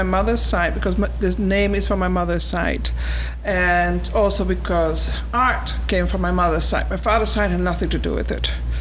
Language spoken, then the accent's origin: English; The Hague, South Holland, Netherlands; I was born in Holland in The Hague. I went to school there. I went to art school there at the Royal Academy of Arts